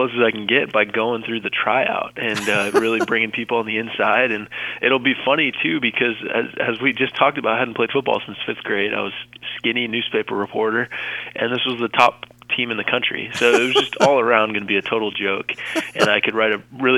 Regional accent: Dallas, Texas, United States; I grew up in Dallas, Texas, and was part of the Bible Belt

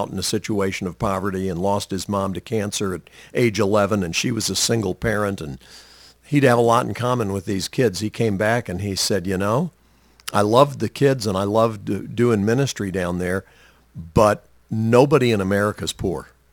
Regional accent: United States; But I'm an American, and I'm glad to be a citizen of this country and blessed to live here.

